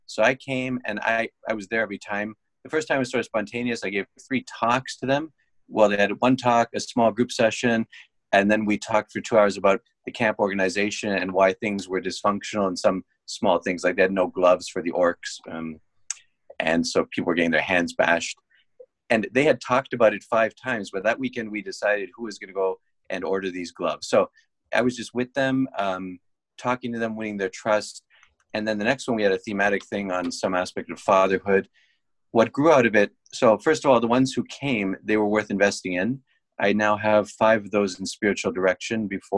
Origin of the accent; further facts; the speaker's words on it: Canada; now in United States; I'm a Canadian, so I have no interest in football